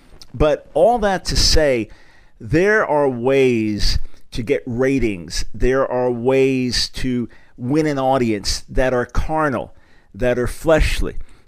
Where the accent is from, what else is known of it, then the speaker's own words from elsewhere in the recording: New York City, New York, United States; in the New York area, growing up in New York City, Long Island area